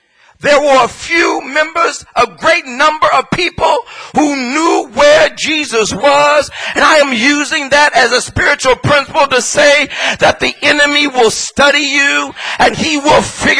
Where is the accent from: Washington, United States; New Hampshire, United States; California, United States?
California, United States; Los Angeles; I never forget when I was a kid growing up on 96 in Normandy, or 97 in Normandy, in the heart of South Central L